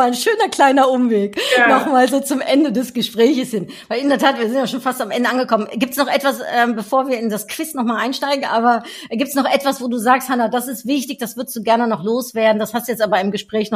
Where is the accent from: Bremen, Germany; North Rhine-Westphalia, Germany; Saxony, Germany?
North Rhine-Westphalia, Germany; Cologne; Ja, ich sag mal, als Kölner ist man da sehr erprobt.